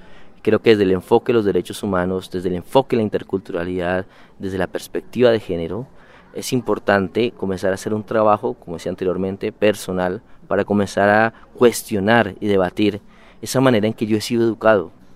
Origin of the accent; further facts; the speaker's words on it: Colombia; estoy aquí, soy colombiano.